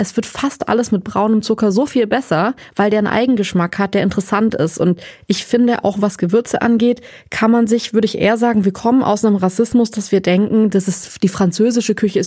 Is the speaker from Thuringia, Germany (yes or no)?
no; North Rhine-Westphalia, Germany; Ich bin Junge, bin einfach aufgewachsen in NRW